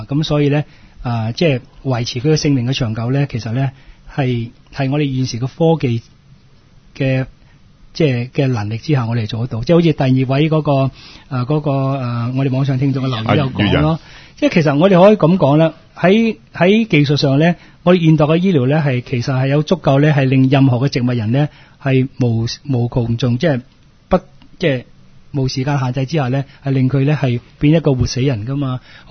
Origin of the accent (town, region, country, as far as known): Hong Kong